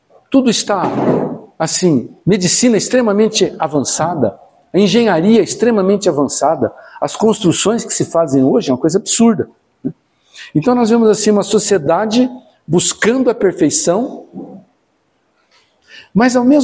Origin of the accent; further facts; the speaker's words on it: Brazil; Eu falei, não, sou brasileiro.